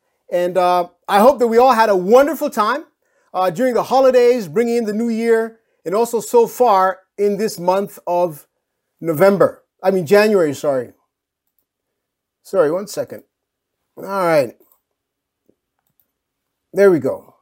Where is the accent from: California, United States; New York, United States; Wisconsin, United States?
New York, United States; Manhattan; born there; also born or lived in Brooklyn / Kenya / Ethiopia / Rwanda; now in Bayonne, United States; I was born in Manhattan and baptized in Brooklyn as a teenager.